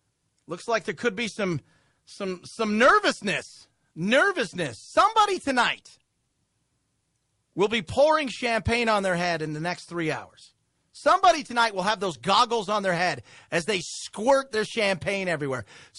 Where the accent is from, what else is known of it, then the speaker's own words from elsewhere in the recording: Los Angeles, California, United States; Yeah, I grew up in Los Angeles.